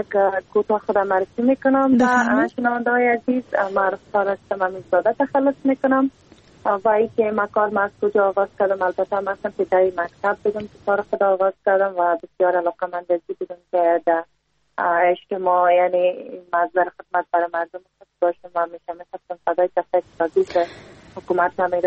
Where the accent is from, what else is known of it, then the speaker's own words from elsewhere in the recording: Takhar, Afghanistan; میبینیم چی گونه مشکلات در ولایت ما یعنی ولایت تخار وجود دارن